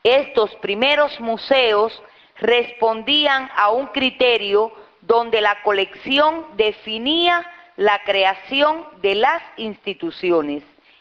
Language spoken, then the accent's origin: Spanish; Bayamo, Granma, Cuba; procedemos de Cuba, de la isla de Cuba, que ahí la ven, pero de una zona del oriente cubano. Esa marca que ven ahí es mi provincia, que es la provincia de Granma. Vivimos en la ciudad de Bayamo, una ciudad monumento